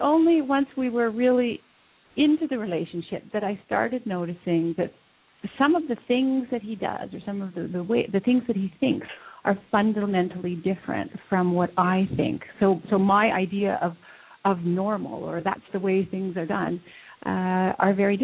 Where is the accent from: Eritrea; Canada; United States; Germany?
Canada; Well, I'm Canadian and, of course, grew up in Canada and did all things Canadian.